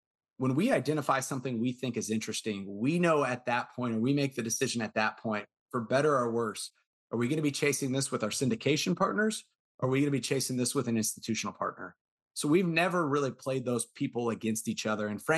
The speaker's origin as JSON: {"language": "English", "region": "Texas", "country": "United States", "said": "And so I'm a Texan, and I joke about this a lot with our partners"}